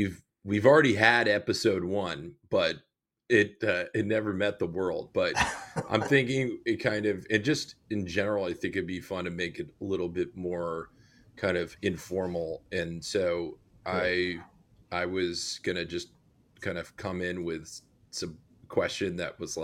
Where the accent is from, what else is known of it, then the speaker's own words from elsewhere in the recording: United States; And it's an interesting model that I, as an American, was immediately drawn